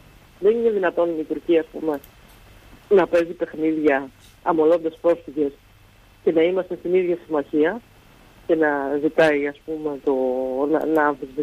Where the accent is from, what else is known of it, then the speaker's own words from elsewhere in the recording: Peloponnese, Greece; Ο τόπος μου είναι παράδεισος, να έρθετε στην Αργολίδα γενικότερα.